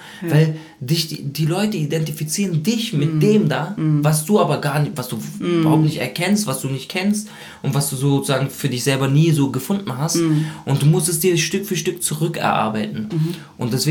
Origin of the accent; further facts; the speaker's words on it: South Lebanon, Lebanon; Und wir kommen aus dem Süden.